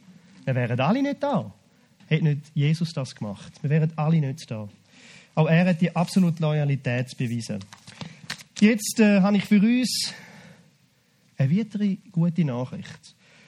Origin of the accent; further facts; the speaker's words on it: Switzerland; Ich finde, wir sind grundsätzlich als Schweizer loyale Menschen.